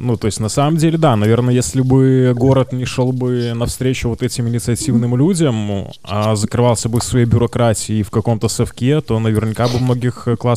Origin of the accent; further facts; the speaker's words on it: Soligorsk, Minsk Region, Belarus; учитывая, что я из Солигорска, все мои инициативные друзья, они очень стремительно покидают этот город